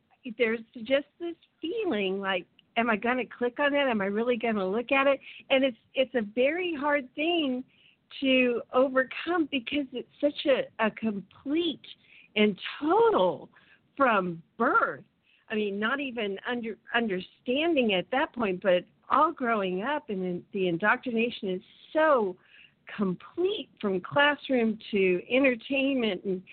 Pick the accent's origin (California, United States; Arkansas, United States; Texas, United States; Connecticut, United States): California, United States; Santa Barbara; I grew up in Santa Barbara, and I used to look at the oil platforms